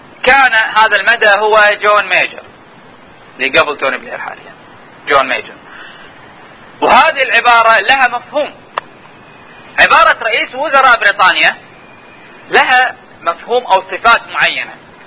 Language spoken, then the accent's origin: Arabic; Kuwait; لكن احنا عندنا في الكويت هذول كلهم يشيرون الى الشيخ سعد العبد الله.